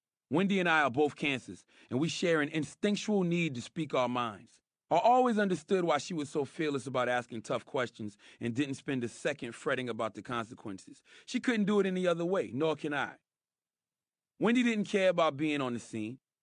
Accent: Moncks Corner, South Carolina, United States; Growing up in Monk's Corner, I used to listen to the jocks conduct interviews on the radio

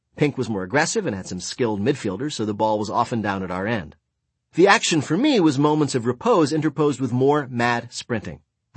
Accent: United States; blind to it because I'm an American.

